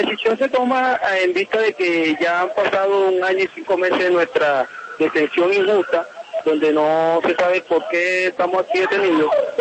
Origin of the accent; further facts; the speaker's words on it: Caribbean Region, Colombia; La gran mayoría de los que estamos aquí somos costeños, entre Bolívar, Sucre y Atlántico.